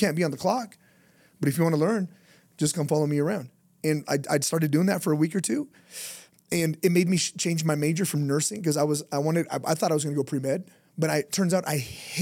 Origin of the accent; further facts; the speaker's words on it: Los Angeles, California, United States; Bro, I was from East LA, bro.